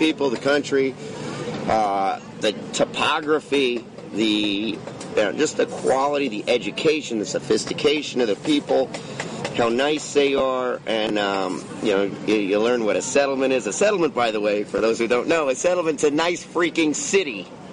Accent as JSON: {"language": "English", "town": "Brooklyn", "region": "New York", "country": "United States", "also_born_or_lived": "Georgia", "said": "Originally Brooklyn, New York."}